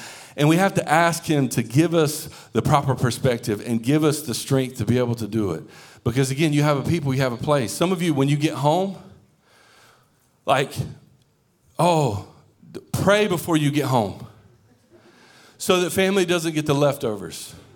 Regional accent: Stepney, Connecticut, United States; I grew up in Stepney. I grew up in this little town. Beautiful. Loved it.

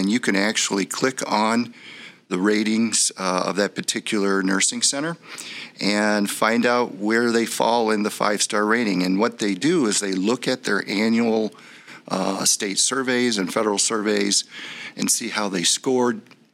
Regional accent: Redford Township, Michigan, United States; I grew up in Redford Township, right across from the original village, Village of Redford.

